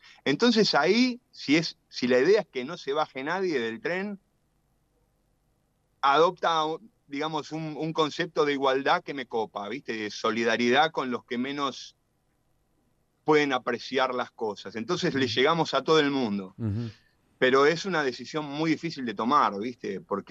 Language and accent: Spanish; El Palomar, Buenos Aires Province, Argentina; yo soy de Palomar, mi viejo era músico.